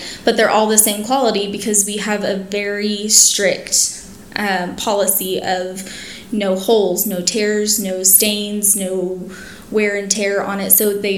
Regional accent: Artesia, New Mexico, United States; My husband and I are actually both from New Mexico. I'm from Artesian, New Mexico.

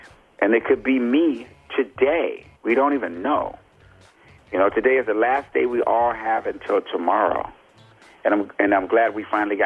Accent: United States; You know, because I grew up with the best of the best. I grew up in America. That's the best of the best.

